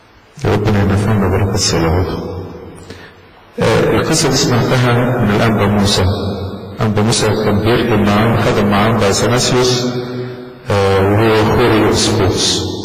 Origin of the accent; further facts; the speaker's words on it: Egypt; مشكلة الوقت عندنا في مصر، هو في بطالة في مصر ولا مفيش؟